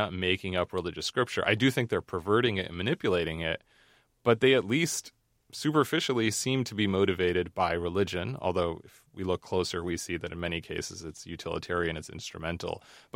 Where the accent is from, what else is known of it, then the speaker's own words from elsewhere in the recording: United States; because as an American